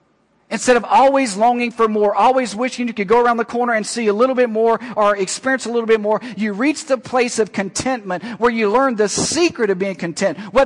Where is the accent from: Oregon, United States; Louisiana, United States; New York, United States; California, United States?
Louisiana, United States; Alexandria; now in Houston, United States; We grew up in Alexandria, Louisiana area, and there's quite a bit of materialism in that area. But I want to tell you, when we came to Houston, we found out that materialism was on steroids.